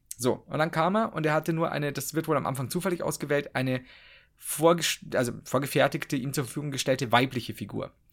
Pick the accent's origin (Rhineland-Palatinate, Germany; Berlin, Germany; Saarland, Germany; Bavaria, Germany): Bavaria, Germany; Regensburg; Ja, wir kommen aus Regensburg, ne? Ich komme aus Regensburg.